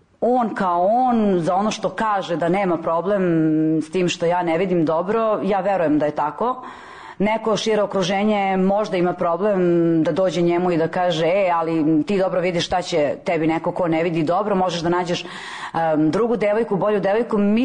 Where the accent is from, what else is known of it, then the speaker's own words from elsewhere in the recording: Belgrade, Serbia; imam 34 godine, rođena sam i živim u Beogradu.